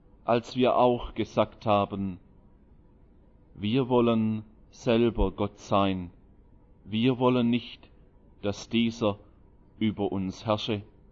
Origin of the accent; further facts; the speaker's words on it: Holzgerlingen, Baden-Württemberg, Germany; now in Konstanz, Germany; ursprünglich komme ich aus Holzgerlingen. Das ist so etwas näher bei Stuttgart als Konstanz und auch schön.